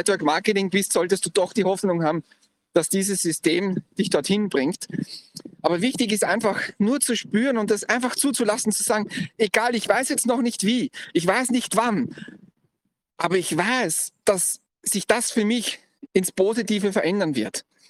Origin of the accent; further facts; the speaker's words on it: Vienna, Austria; born there; Ich bin ja ein geborener Wiener und ich habe Wien besucht.